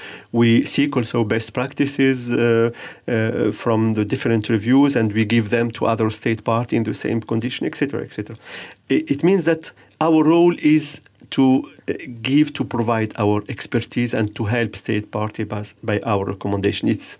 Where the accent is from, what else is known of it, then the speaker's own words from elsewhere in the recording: Tunisia; I come myself from Tunisia, a country with Muslim majority.